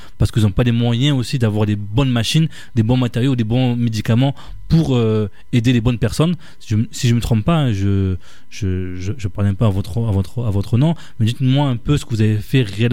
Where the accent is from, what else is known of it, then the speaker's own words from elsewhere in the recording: Comoros; c'est-à-dire je suis comorien, donc jusqu'au bout, entreprendre un restaurant comorien